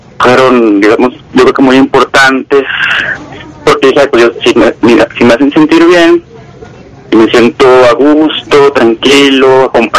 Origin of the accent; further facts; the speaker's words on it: Torreón, Coahuila, Mexico; also born or lived in Mexico City / San Luis Potosí; yo soy de Torreón, Coahuila. Aquí nací y aquí he vivido pues casi todos mis 30 años. Alguna vez estuve viviendo en el DF, en San Luis, pero pues básicamente la mayor parte de mi vida he estado aquí, en Torreón.